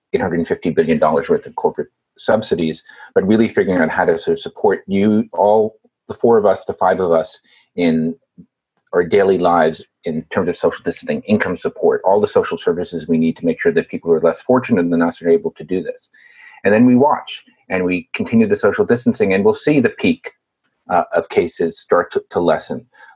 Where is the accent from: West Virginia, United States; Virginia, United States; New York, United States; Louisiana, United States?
New York, United States; I think as a New Yorker, I think it's a fine place to live.